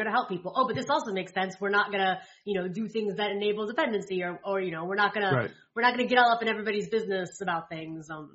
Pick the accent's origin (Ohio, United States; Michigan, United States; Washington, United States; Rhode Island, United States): Ohio, United States; Reading; I grew up in Cincinnati in general is very Catholic. I grew up in a very Catholic, suburb of Cincinnati called Reading.